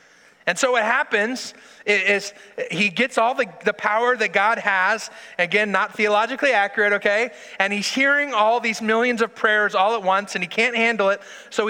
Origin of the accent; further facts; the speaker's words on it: Modesto, California, United States; I grew up in Modesto, California, and a town over was this town called Ripon.